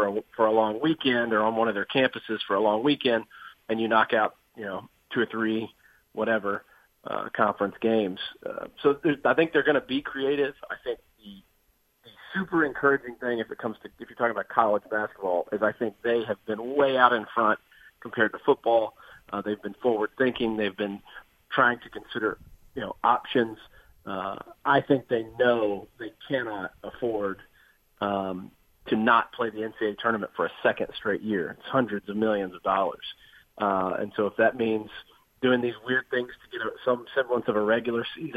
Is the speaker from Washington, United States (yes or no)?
no; Clarksville, Tennessee, United States; Yeah, I grew up in Clarksville, Tennessee.